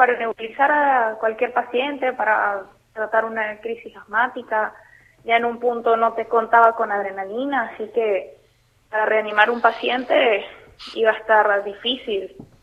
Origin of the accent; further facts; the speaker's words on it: Venezuela; moved away; algunos no saben que soy de Venezuela y me preguntan, ¿pero tú de dónde eres? Por la tonada. Algunos me dicen, ¿eres del norte? Y yo, no, de muy, muy norte, les digo, vengo de Venezuela.